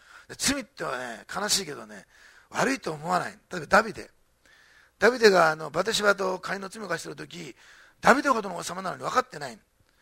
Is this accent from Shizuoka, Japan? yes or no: no; Osaka, Japan; born there; 私大阪生まれなんだけど